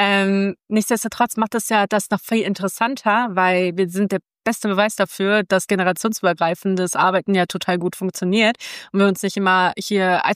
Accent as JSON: {"language": "German", "country": "Germany", "said": "wir sind ja beide aus Deutschland"}